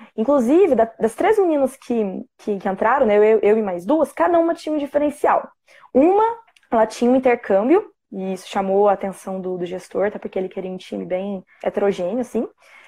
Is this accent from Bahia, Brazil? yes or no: no; Taubaté, São Paulo, Brazil; Porque eu sou de Taubaté, né?